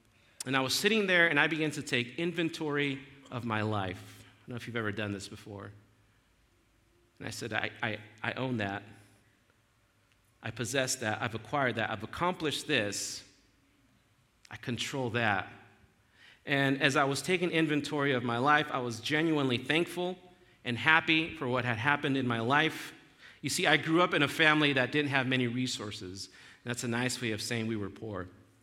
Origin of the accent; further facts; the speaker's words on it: Denver, Colorado, United States; The area where I grew up in Denver, the neighborhood there, the kids my age, my peers were not very likely to go to college and get a college degree.